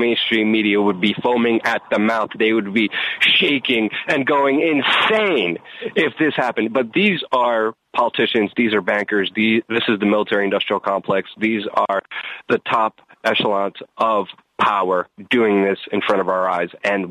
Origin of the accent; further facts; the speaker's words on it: New York, United States; And I'm from New York, and I even have to scale back.